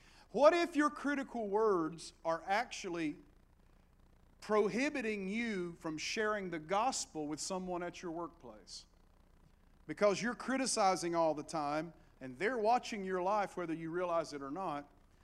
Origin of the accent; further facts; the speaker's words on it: Appalachia, United States; accent: Appalachian; And I always felt I had an impediment with me, and that's my heavy Appalachian accent. It's a lot better now than it used to be.